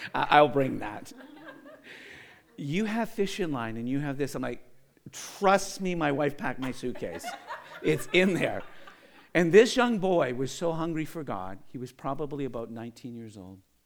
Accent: Canada; I said, no, I'm not. I'm Canadian.

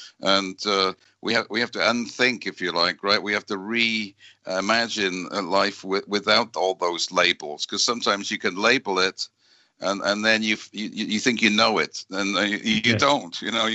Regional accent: United Kingdom; We see it in Britain, you know, my home country

